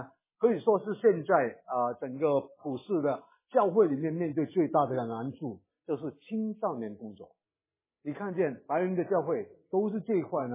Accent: Hong Kong; moved away; 虽然我在北美已经有好多年，但始终我们是香港的我们是从香港来的，那么我们孩子也是相当香港化的

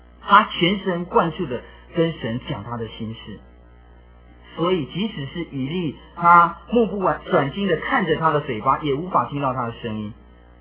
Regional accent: China; 我们中国人特别是教导孩子的时候，有时候常常告诉他说，你要把你那种感觉收起来，你要坚强。

